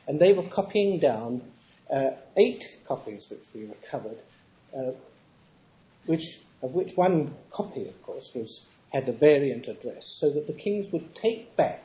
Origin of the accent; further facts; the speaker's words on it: England, United Kingdom; at least in my home country, England